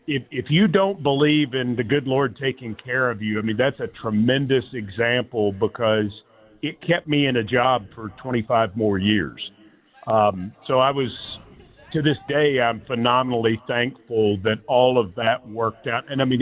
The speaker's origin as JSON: {"language": "English", "town": "Franklin", "region": "Tennessee", "country": "United States", "said": "But it was cool because I'm saying this is, you know, I'm some guy from Franklin, and now I'm going"}